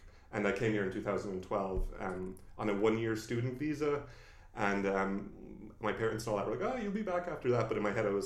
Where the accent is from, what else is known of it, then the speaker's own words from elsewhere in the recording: Ireland; Yeah, I mean, I love Ireland and all that, but I went to art school in my hometown after high school.